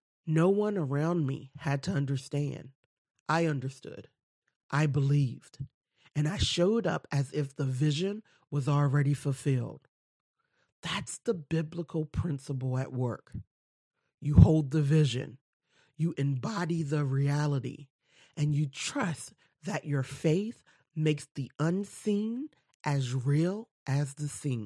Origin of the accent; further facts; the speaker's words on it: Delaware, United States; I'm a woman from Delaware, one of the smallest states in the U.S.